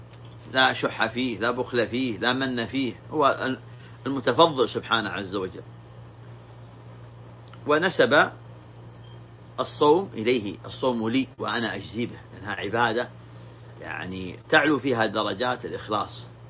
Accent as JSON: {"language": "Arabic", "country": "Saudi Arabia", "said": "نحن ولله الحمد في بلادنا المملكة العربية السعودية"}